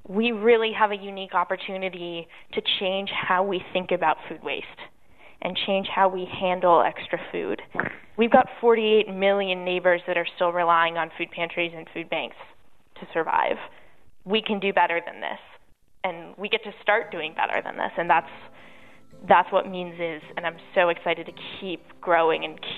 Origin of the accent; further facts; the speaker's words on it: Iowa, United States; Since we're both from Iowa, we just really, really want to see more food move in Iowa.